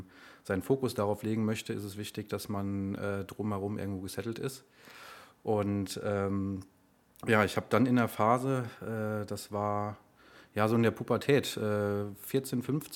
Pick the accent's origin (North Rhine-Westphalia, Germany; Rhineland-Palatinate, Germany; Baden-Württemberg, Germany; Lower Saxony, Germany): Rhineland-Palatinate, Germany; Rheinböllen; Also Rheinböllen ist mein Heimatort. Die Schule ist in Simmern gewesen, circa 13-14 Kilometer Entfernung.